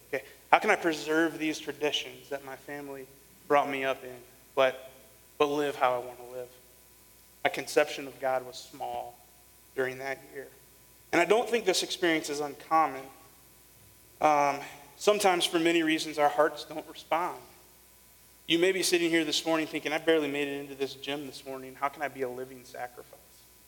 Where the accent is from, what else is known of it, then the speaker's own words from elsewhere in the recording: Illinois, United States; I grew up in Illinois.